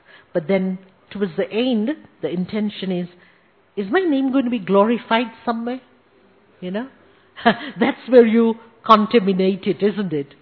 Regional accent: Zimbabwe; also born or lived in Zambia; now in Kenya; I was born in Zambia. I was brought up in Zimbabwe and living in Kenya for the last 38 years. So virtually African, isn't it? And a lot of people think I'm Indian. I am, of course, born to Indian parents, but I'm a third generation African.

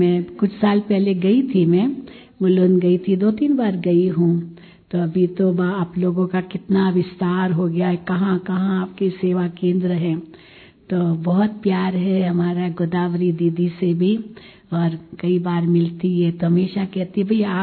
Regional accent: Mumbai, Maharashtra, India; क्योंकि बॉम्बे की हूँ तो बॉम्बे जाकर पासपोर्ट बनवाओ

